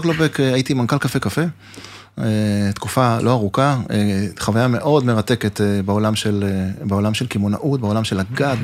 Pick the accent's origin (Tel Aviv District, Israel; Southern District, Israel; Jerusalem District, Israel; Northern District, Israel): Southern District, Israel; Ohad; 59, קריירה מאוד מגוונת. בוא נתחיל במשפחה קודם כל. נולדתי במושב אוהד.